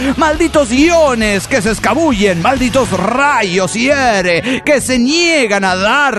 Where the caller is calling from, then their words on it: Madrid, Community of Madrid, Spain; de Madrid, España.